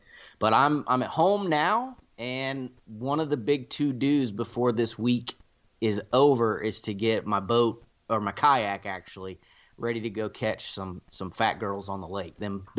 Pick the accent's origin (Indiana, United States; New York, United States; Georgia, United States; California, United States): Georgia, United States; I actually didn't hunt at all in my home state of Georgia.